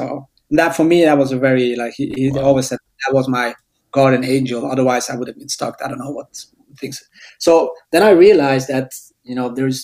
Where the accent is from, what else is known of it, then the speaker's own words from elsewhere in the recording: Iran; now in Sweden; because we are immigrants from Iran that fled to Sweden. So I did the whole, you know, immigration camp, all of that, my family.